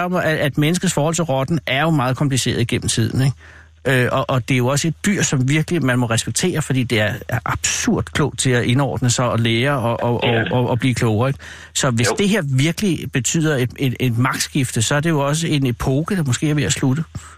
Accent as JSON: {"language": "Danish", "region": "Capital Region", "country": "Denmark", "tie": "born or raised there", "said": "Jeg voksede op ude i Omegns København, ikke?"}